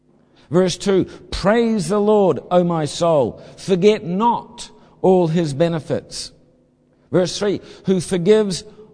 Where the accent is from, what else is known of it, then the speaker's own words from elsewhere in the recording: New Zealand; I'm simple. I'm a Kiwi.